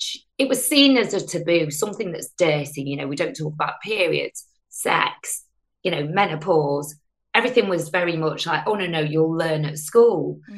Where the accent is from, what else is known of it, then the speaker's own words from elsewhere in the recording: United Kingdom; You know, I'm a British Asian, Indian background, and, you know, just seeing my mum, my aunties that weren't really allowed to have that confidence.